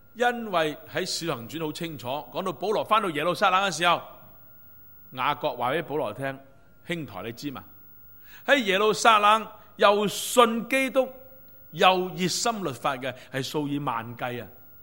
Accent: China; 里面有很多我们中国人最喜欢吃的那些山珍海味。

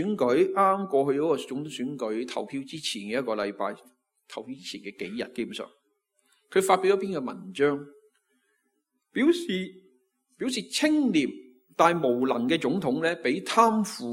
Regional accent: Hong Kong; 我绝大部分都是土生土长的香港人。我们的言语，我们的起居饮食、生活习惯、衣着啊等等，一切都和一般的港人无异。

